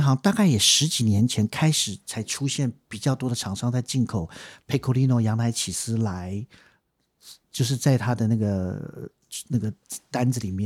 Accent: Taiwan; 我们台湾人真的喜欢手工面，真的喜欢手工面

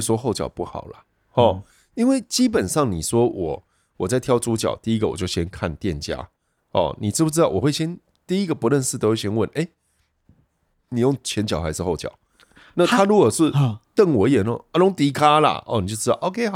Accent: Changhua, Changhua County, Taiwan; born there; 因为我是彰化出生的。

